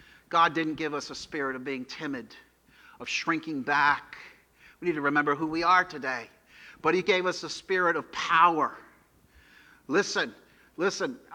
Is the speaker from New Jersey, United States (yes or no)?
yes; New Jersey, United States; I heard one school district in New Jersey, my home state, I'm ashamed to say